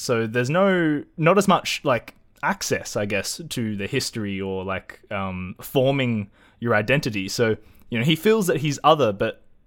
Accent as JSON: {"language": "English", "country": "Australia", "said": "I mean, you know, as much as Australian hip-hop particularly gets a bad rap, I think we have held off on that, I think, a little bit better than our American counterparts."}